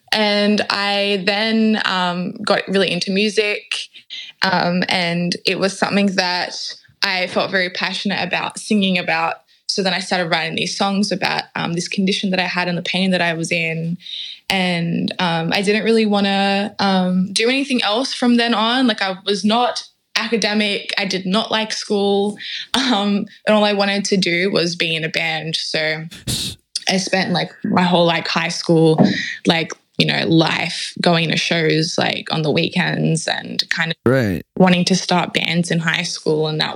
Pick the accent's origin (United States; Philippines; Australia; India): Australia; Sydney, New South Wales; born there; I was born in Sydney, Western Sydney to be exact. I come from, my dad, he was born in Uruguay and moved over to Australia when he was young.